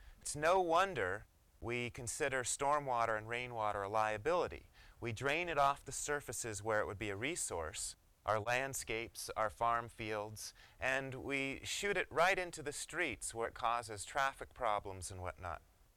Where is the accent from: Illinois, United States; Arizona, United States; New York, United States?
Arizona, United States; when people heard I was from Arizona and interested in water